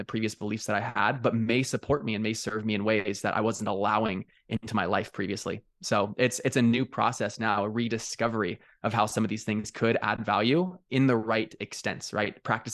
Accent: Newport Beach, California, United States; So I grew up in Newport Beach, which is a very affluent area of the world. I didn't realize it was that when I was living in it, right?

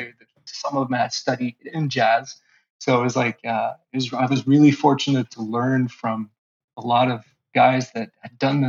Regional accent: Canada; first language French; English is a second language; Like I'm French Canadian, so like French is my first language.

